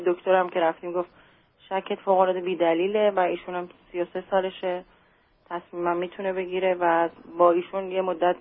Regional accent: Iran; now in Canada; از ما از ایران که اومدیم کانادا

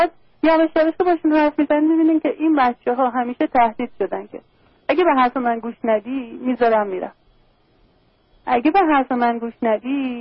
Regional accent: Iran; من ایرانی هستم و فارسی حرف می‌زنم

